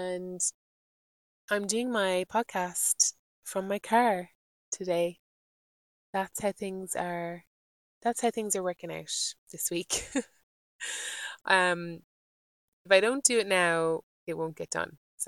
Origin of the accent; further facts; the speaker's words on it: Ireland; Obviously, I'm Irish